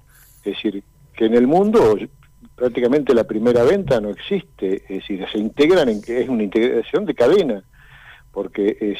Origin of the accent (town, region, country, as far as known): Argentina